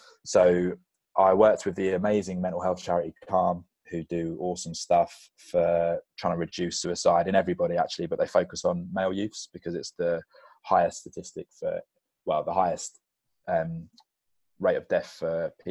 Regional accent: England, United Kingdom; How are we supposed to do that? We're English.

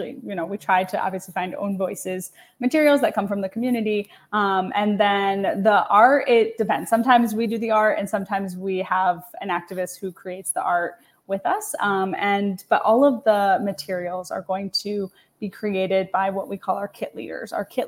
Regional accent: Toledo, Ohio, United States; Okay, I'm from Toledo. I live in Toledo.

